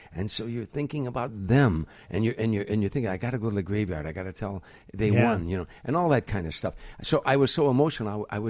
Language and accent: English; Harvey, Illinois, United States; I've been a Cubs fan since I was 5 years old, you know, and growing up in Harvey, they were all Sox fans.